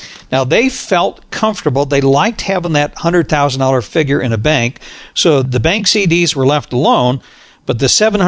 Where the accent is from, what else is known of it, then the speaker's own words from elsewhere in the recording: Arizona, United States; I grew up in Arizona, so I understand this and I have family.